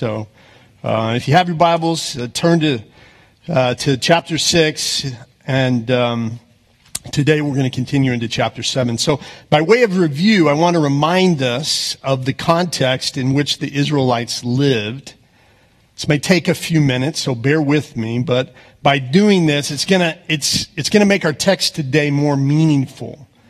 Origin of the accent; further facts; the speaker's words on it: Texas, United States; accent: Texas; my Texas accent comes out, I apologize, sometimes it just does